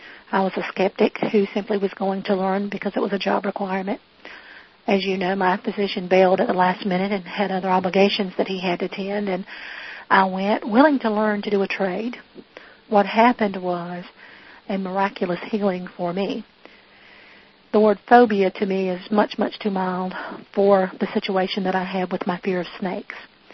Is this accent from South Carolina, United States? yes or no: yes; Coward, South Carolina, United States; I am from Coward, South Carolina, a small town near Florence, and you made believers out of us down here.